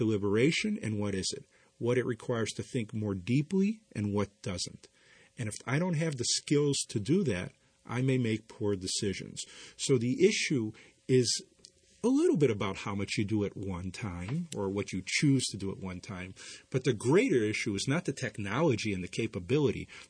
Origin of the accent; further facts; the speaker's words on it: Chicago, Illinois, United States; I grew up in Chicago, and I used to live near the elevated track